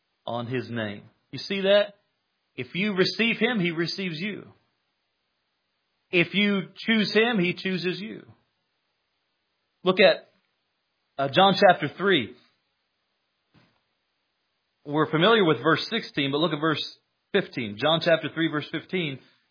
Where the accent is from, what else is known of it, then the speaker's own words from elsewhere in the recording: Indiana, United States; Little kid growing up in Greene County, Indiana, where there's more cows than people. A town of 1,000 people, and we live 6 miles outside of town.